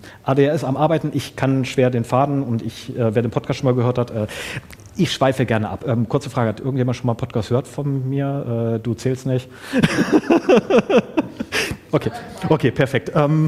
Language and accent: German; Braunschweig, Lower Saxony, Germany; Ich komme aus Braunschweig.